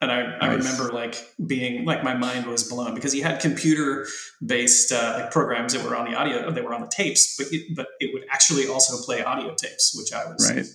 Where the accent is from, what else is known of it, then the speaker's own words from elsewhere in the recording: Kisumu, Kisumu County, Kenya; also born or lived in Nairobi; I was born in Kenya. I was born in Nairobi. Lived in a tiny like mud hut basically on the shores of Lake Victoria over in a little place called Kisumu